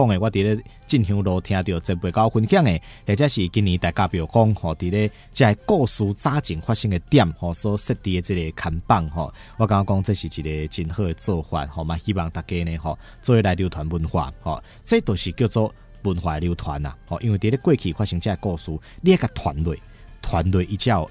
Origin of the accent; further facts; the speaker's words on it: Taiwan; 在我们台湾这边呢，我们就是比较内敛的